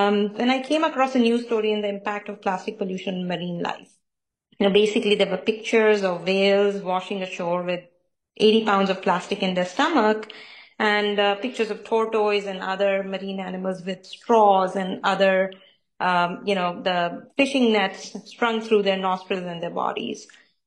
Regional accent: India; now in New York, United States; I live here now, but I actually was born and raised in India.

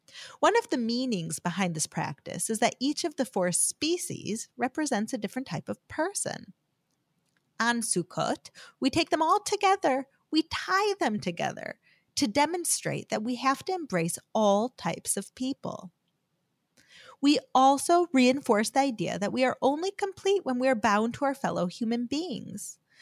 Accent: United States; now in Israel; It's not just in the Judaica store or the Jewish store like when I was growing up in America. Here in Israel, every street corner is selling huts

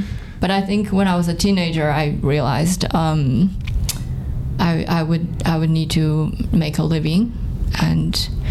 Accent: China; I grew up in China.

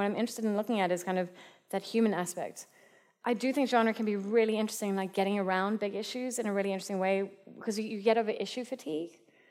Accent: South Africa; as a South African, having come from a very traumatized society

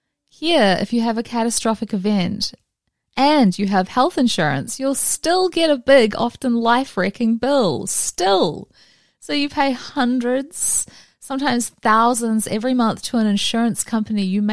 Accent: New Zealand; moved away as an adult; now in United States; I have dual citizenship myself, praise the Lord. I'm from New Zealand and I live in California.

